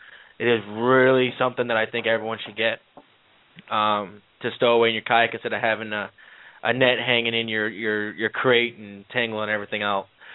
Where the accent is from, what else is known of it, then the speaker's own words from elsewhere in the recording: Long Island, New York, United States; That's what I grew up catching back in Long Island, off the Montauk Point and everything else.